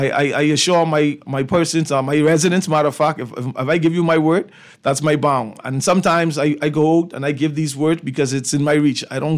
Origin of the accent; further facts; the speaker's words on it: Mangrove Cay, Andros, Bahamas; I'm from Andrews, so I just don't come and visit. I'm from Mangrove Key, so I'm from the soil.